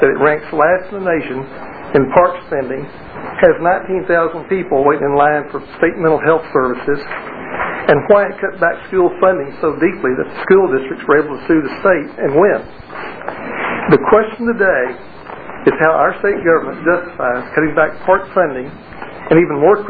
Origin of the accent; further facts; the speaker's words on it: Tyler, Texas, United States; from Tyler.